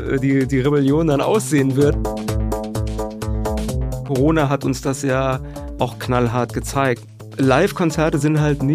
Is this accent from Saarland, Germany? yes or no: yes; Saarland, Germany; ich bin auch weiterhin im Saarland zur Schule gegangen